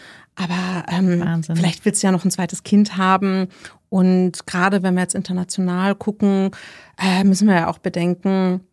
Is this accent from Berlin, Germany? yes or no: yes; Berlin, Germany; Ich komme ursprünglich aus Berlin, Berliner Pflanze, eine der wenigen, und bin verheiratet, bin Mama, bin Psychologin, Coach und Trainerin.